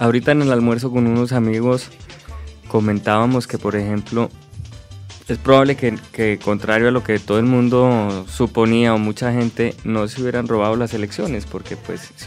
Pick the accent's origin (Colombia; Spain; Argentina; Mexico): Colombia; y en la medida en que también digamos que las noticias que produzcan puedan interesarnos a nosotros como colombianos